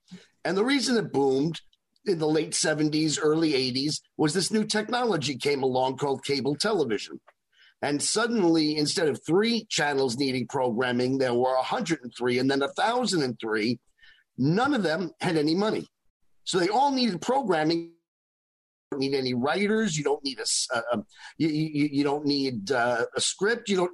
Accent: New York City, New York, United States; born there; I'm a New York City born liberal, lowercase L Jew in the entertainment industry.

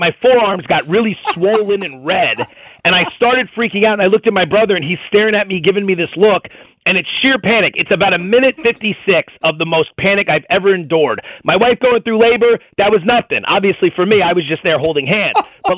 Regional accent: Philadelphia, Pennsylvania, United States; Growing up in the Philadelphia area

